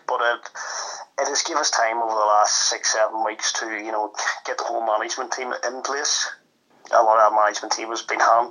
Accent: Northern Ireland, United Kingdom; I grew up playing darts in Northern Ireland, you know, at team level and then county level.

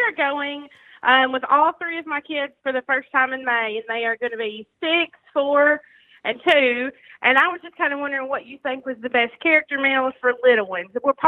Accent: the South, United States; I'm not. I'm from the South, and let me tell you, I'm so disappointed in my ball.

